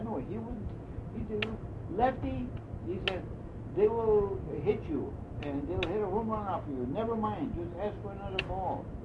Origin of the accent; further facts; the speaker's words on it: Crookston, Minnesota, United States; And I was from Crookston